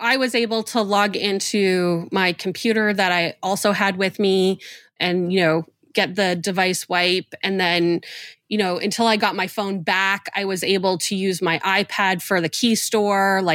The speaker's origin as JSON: {"language": "English", "town": "Winnipeg", "region": "Manitoba", "country": "Canada", "tie": "born or raised there"}